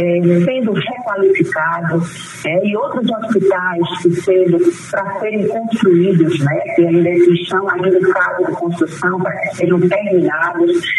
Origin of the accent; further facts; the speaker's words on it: Pernambuco, Brazil; porque o que a gente quer como pernambucano